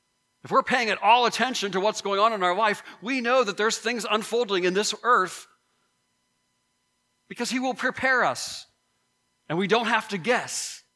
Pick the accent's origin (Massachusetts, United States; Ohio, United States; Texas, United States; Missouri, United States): Ohio, United States; Youngstown; born there; I knew Youngstown because I was born in Youngstown.